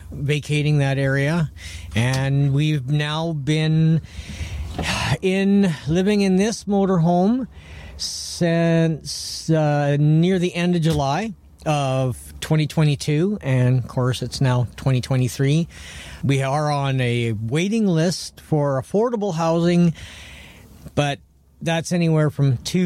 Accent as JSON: {"language": "English", "town": "Revelstoke", "region": "British Columbia", "country": "Canada", "tie": "born or raised there", "said": "I'm 56 years old here in April. I was born here in Revelstoke back in 67. I've been gone for about a total of 10 years, but been here for about 45 years."}